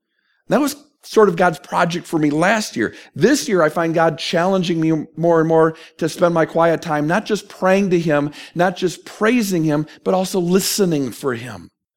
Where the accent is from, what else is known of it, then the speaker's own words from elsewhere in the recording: New Jersey, United States; now in Kansas, United States; Shortly after I moved here, I realized that the love language that I learned growing up in New Jersey, sarcasm, didn't translate as well in Kansas. You know, the tongue that we speak in New Jersey is sarcasm